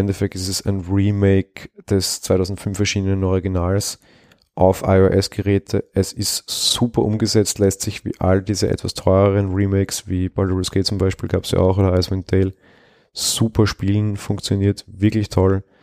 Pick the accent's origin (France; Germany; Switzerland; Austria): Austria; Vienna; Als Wiener muss ich dem Spiel sowieso 6 von 5 Sternen geben, weil gleich die erste Mission spielt im alten Wien